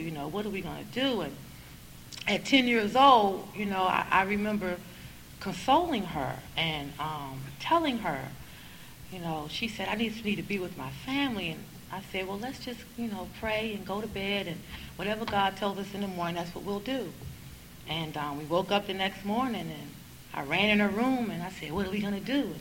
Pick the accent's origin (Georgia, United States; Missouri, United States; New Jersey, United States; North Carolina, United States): North Carolina, United States; also born or lived in Washington, United States; And I was born in Washington, D.C. And my father got this job in North Carolina as a local sportscaster. So we moved to North Carolina when I was about two.